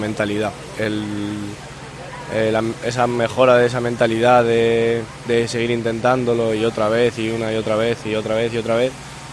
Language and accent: Spanish; Campo de Criptana, Castilla-La Mancha, Spain; yo vengo de aquí de Campo de Cristana, de Alcázar, sitios de pueblo, sitios humildes